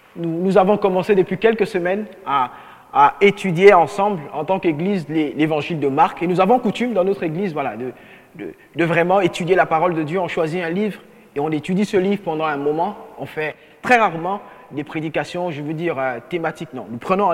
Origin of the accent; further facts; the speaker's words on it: Gabon; Mais bon, sauf que la salutation nationale chez nous au Gabon, ça a une connotation pas très bonne pour mes frères Swahili.